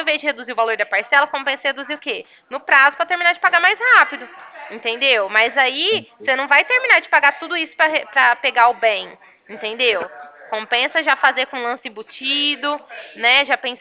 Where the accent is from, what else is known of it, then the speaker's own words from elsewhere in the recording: Ribeirão Preto, São Paulo, Brazil; now in Sertãozinho, Brazil; Eu sou daqui de Ribeirão Preto. Aliás, eu trabalho aqui em Ribeirão Preto e moro em Sertãozinho, que é aqui na cidade vizinha, né?